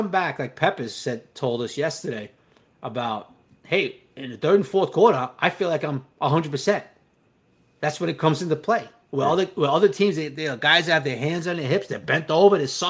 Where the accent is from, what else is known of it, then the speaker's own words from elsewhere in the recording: Mississippi, United States; I'm from Mississippi.